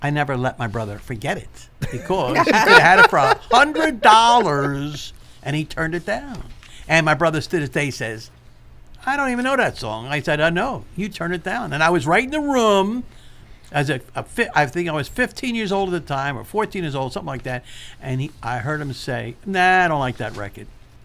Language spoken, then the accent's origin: English; Philadelphia, Pennsylvania, United States; That's why I grew up in Mount Airy.